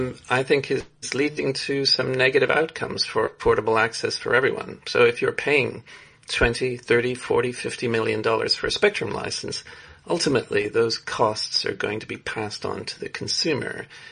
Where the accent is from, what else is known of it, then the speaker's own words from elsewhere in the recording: Canada; born there; also born or lived in South Africa; I was born in Canada, although I spent some of my early childhood in South Africa. South African father.